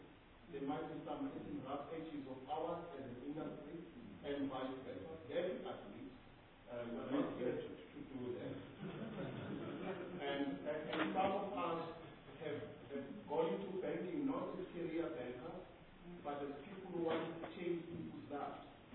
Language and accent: English; South Africa; So what is critical for us is that when we invest as South African corporates investing in the continent, and we need to practice the policies that are good